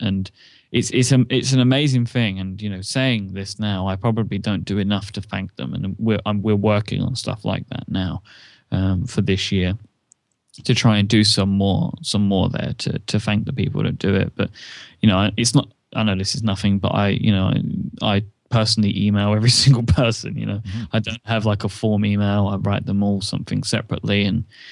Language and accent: English; United Kingdom; It's maybe because I'm a British person